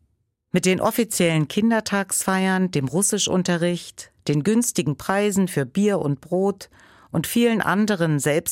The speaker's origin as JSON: {"language": "German", "region": "Saxony-Anhalt", "country": "Germany", "tie": "born or raised there", "said": "Ich bin in der Magdeburger Börde aufgewachsen, in der schon lange Zuckerrüben angebaut werden."}